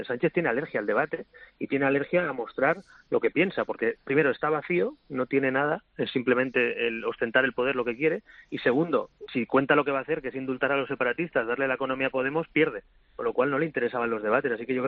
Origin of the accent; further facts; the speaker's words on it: Catalonia, Spain; Y como catalán y español, quiero encabezar ese gobierno